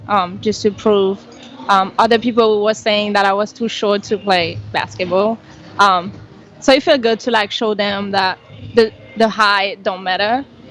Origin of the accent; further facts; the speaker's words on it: France; English is a second language; now in United States; So I'm from France. My family, I mean, I have a brother, a sister. They both play basketball. I came in the U.S. 3 years ago.